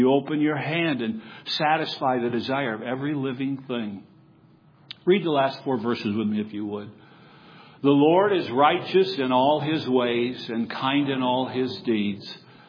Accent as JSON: {"language": "English", "region": "Michigan", "country": "United States", "tie": "born or raised there", "said": "I grew up in West Michigan, which is probably the blueberry capital of the nation, if not the world."}